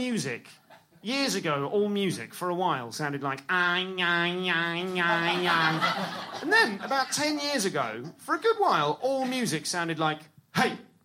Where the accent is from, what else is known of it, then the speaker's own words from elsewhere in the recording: London, United Kingdom; I'm from London.